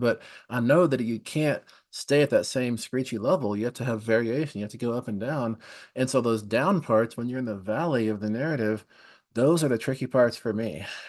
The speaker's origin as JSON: {"language": "English", "region": "Texas", "country": "United States", "tie": "born or raised there", "said": "but I grew up in West Texas, so it feels to me like there was a lot of violence in West Texas."}